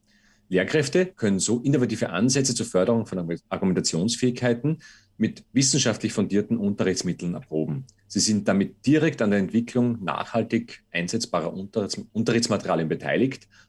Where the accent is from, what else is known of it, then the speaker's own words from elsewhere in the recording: Austria; was sie auch auf Abschlussprüfungen, wie zum Beispiel bei uns in Österreich, die Reifeprüfung vorbereitet.